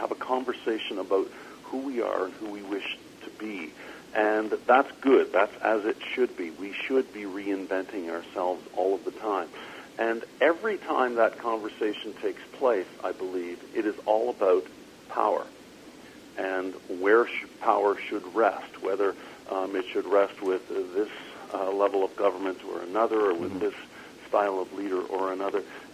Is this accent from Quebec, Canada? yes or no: no; Ontario, Canada; It could well be, because I am from Ontario